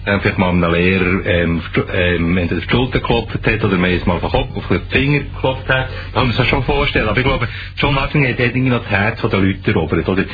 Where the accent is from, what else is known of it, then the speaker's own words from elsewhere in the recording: Bern, Switzerland; now in Zürich, Switzerland; Als Berner, der in Zürich lebt